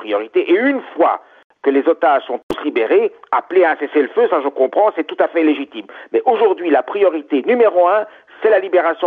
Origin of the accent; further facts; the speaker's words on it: Belgium; faire en sorte que le bien vivre ensemble continue à vivre, à exister chez nous en Belgique.